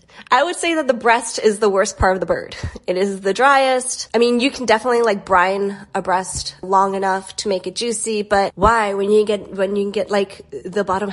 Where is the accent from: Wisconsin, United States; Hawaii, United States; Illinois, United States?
Hawaii, United States; So I grew up in Hawaii. So my idea of Thanksgiving and Christmas is a little bit different from maybe what like a person raised on the mainland, their idea of Thanksgiving is.